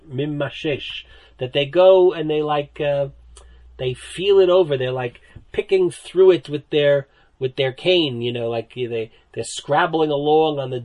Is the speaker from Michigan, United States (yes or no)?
no; New Jersey, United States; at least where I grew up in New Jersey, the lawn, the front lawn, went out to the street.